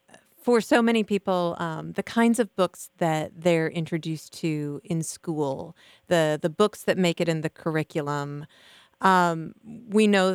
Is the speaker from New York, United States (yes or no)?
no; Cedar Falls, Iowa, United States; Well, I grew up in Cedar Falls, so I'm very aware of this lack in the area.